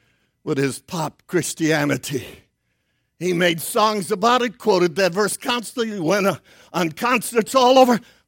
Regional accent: Chicago, Illinois, United States; When I first went, I was raised in Chicago. I thought that was the baddest of the bad.

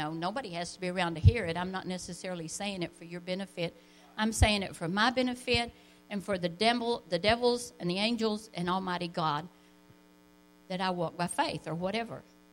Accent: Lubbock, Texas, United States; well, I grew up in Lubbock.

